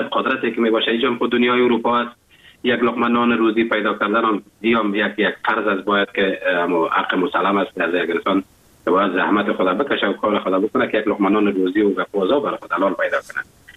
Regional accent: Afghanistan; now in Germany

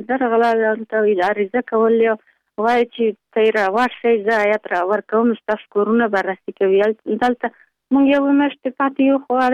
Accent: Tala wa Barfak, Baghlan, Afghanistan; now in Pul-e Khumri, Afghanistan; موږ د ولسوالۍ طالب وسک نه مهاجر شوې، دلته د پلخمری کې راغلي

